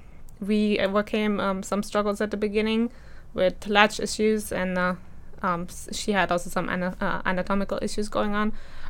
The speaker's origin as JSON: {"language": "English", "country": "Germany", "tie": "born or raised there", "second_language": "English", "said": "I was born and raised in Germany and have since traveled with my husband across the world."}